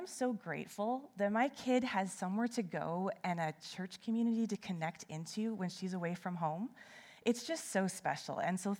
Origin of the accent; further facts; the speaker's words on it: Toronto, Ontario, Canada; moved away as an adult; now in British Columbia, Canada; we came here from Toronto 9 years ago, and it was actually, we originally came over to BC so that my husband could go to school, and we were going to go home after a couple years.